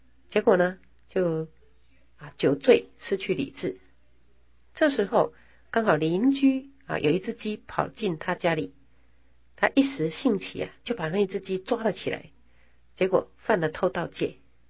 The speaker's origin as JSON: {"language": "Chinese", "country": "China", "said": "可是我们中国人呢，却是啊贪得无厌呐、啊，越喝越多，没有办法自我节制"}